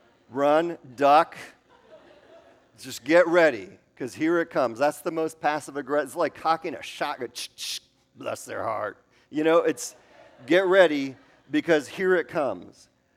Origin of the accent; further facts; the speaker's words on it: Wisconsin, United States; I'm from Wisconsin. I'm from the Midwest.